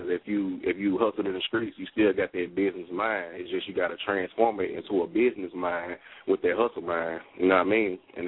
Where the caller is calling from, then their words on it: Jackson, Tennessee, United States; I'm calling out of Jackson, Tennessee.